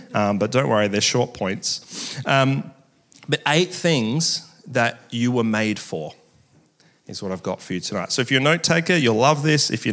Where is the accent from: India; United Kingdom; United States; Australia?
Australia; What we are told growing up in Australia, the way that our culture has moved, is that we actually are told we define ourselves.